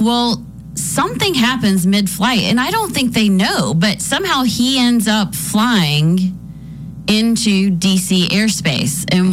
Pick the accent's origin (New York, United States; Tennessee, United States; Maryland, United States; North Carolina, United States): Tennessee, United States; which I'm from Tennessee.